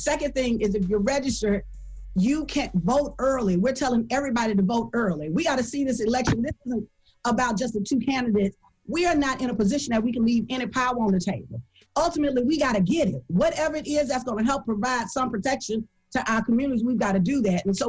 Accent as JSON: {"language": "English", "region": "Alabama", "country": "United States"}